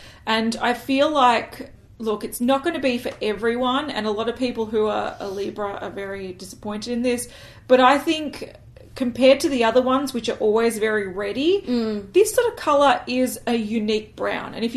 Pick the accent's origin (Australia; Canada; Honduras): Australia; it's kind of hard being an Australian because these prices to me look pretty reasonable.